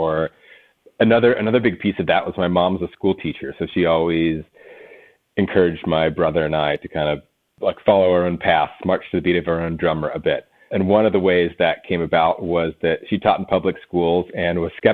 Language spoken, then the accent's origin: English; Cincinnati, Ohio, United States; I grew up in Cincinnati, Ohio, which is not a very outdoorsy place.